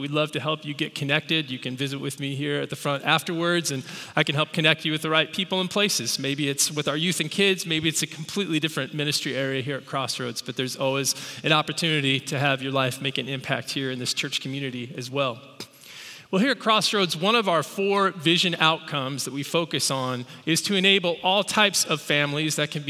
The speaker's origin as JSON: {"language": "English", "town": "Evansville", "region": "Indiana", "country": "United States", "tie": "born or raised there", "also_born_or_lived": "Utah", "said": "we moved recently last November across country from Utah to Indiana. I grew up here in the Evansville area, but have lived in Utah for over 20 years."}